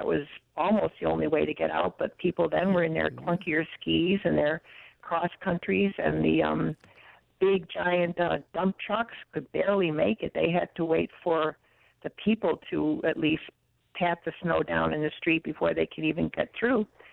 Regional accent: Fulton, New York, United States; I grew up in Fulton, New York, north of Syracuse, the great snow belt mid-state.

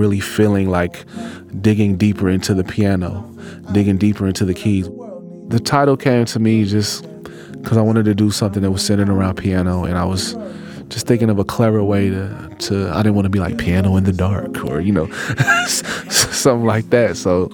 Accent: Oakland, California, United States; I'm a musician, pianist, MC, producer, composer, educator from Oakland, California. Growing up in Oakland, I think we're taught to have a sense of pride.

